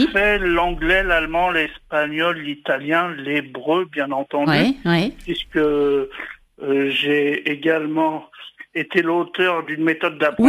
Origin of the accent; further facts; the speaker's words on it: Lyon, Auvergne-Rhône-Alpes, France; born there; now in Antibes, France; Oui, je suis né à Lyon en effet. Il y a presque 50 ans.